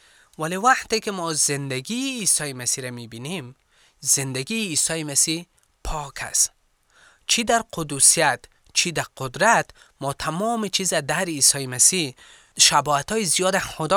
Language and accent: Persian; Kabul, Afghanistan; میگم من بچه کابل هستم